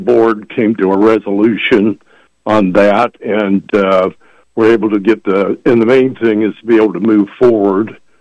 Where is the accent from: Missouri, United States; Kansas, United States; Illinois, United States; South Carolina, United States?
Kansas, United States; Emporia; Of course, I grew up in Emporia.